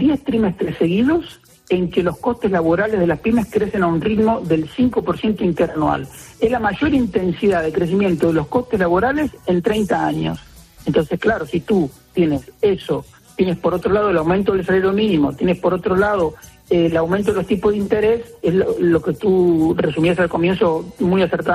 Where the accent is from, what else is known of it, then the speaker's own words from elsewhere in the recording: Buenos Aires, Argentina; now in Spain; Yo soy un español de Buenos Aires.